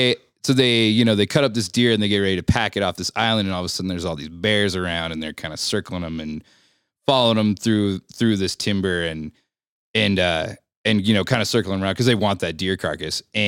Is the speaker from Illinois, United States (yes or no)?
no; Montana, United States; And I grew up in Montana.